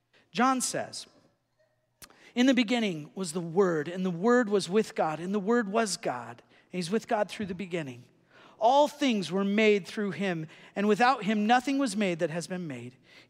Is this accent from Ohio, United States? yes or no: no; Huntington Beach, California, United States; I grew up in Huntington Beach, and so they were all surfers.